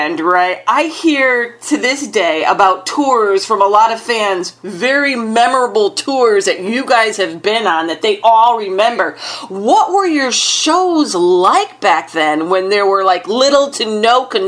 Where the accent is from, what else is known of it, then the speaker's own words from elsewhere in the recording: East Coast, United States; because I'm from the East Coast, so that's where a lot of my audience is from